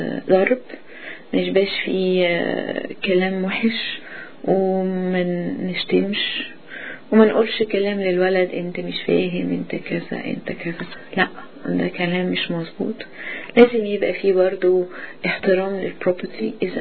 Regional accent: Egypt; moved away; لنا وقت كتير قوي ان احنا جايين من مصر

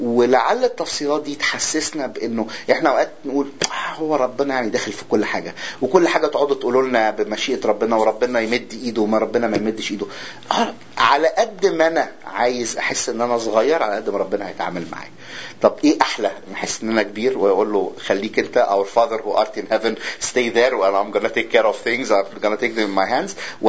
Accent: Egypt; ولغايه النهارده يعني الفلاحين عندنا في مصر

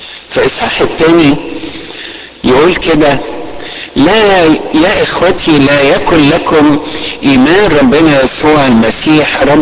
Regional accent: Alexandria, Alexandria Governorate, Egypt; اذكر قصة حصلت عندنا في اسكندرية

